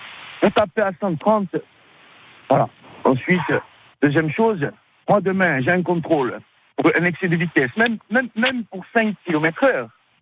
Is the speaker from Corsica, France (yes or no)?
yes; Ajaccio, Corsica, France; Et moi, comme je suis d'Ajaccio, je fais pareil, je les suis, je suis derrière.